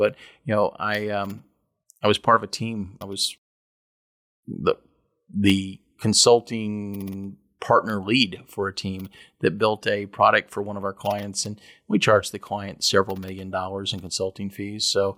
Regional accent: Kentucky, United States; But I grew up in Kentucky. Yeah. Back in the early 90s, there weren't a huge number of economic opportunities here.

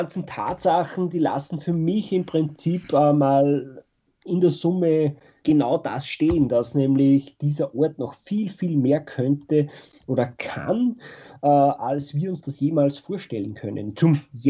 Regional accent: Upper Austria, Austria; Es gibt zum Beispiel bei uns in Oberösterreich auch so einen Schalenstein

